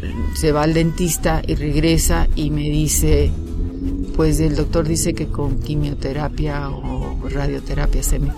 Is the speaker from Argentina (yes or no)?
no; Mexico; Al poco tiempo me regresé a vivir a mi tierra, que es México, con mis hijas